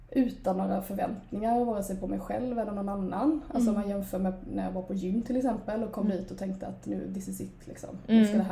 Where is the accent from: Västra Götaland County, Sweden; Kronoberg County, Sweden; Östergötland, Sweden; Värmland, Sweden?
Kronoberg County, Sweden; Växjö; Jag är ju smålänning. Jag kommer från Växjö.